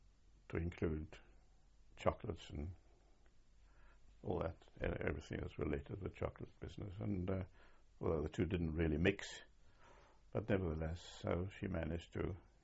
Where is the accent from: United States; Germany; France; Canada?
Germany; English is a second language; Well, of course, I was overwhelmed because I couldn't speak English.